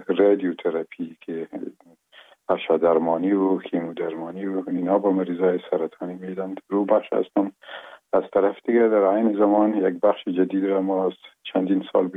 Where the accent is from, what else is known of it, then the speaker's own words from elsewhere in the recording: Afghanistan; یکی از قریه های بسیار قشنگ ولایت لوگر مرز مربوطات ولسوالی محمد آقا، یک قریه به اسم گمران و شیرازه یاد میشه در اونجا به دنیا آمدیم و اون سالای اول زندگی رو اونجا در اون آغوش پدر و مادر بزرگ شدیم